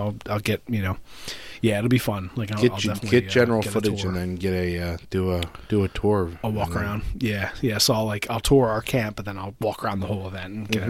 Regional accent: Ireland; like my ancestry goes back multiple generations in Ireland.

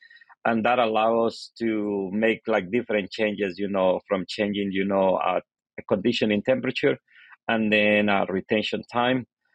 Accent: Honduras; English is a second language; moved away as an adult; now in United States; Well, I am from Honduras

